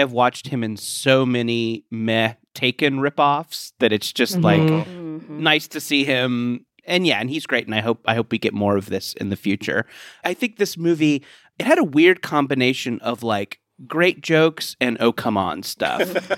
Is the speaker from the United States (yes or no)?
yes; Orange County, California, United States; I grew up in Orange County in the 90s.